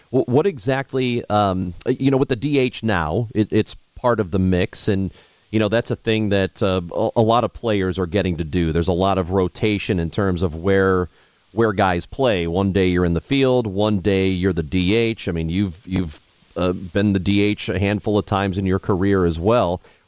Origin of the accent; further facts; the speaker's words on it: St. Louis, Missouri, United States; Yeah, so I grew up in St. Louis, and it is humid as hell in St. Louis.